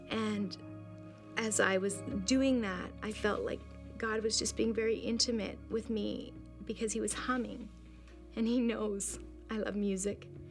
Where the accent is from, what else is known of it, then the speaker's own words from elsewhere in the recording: British Columbia, Canada; we found a therapist actually in my hometown of BC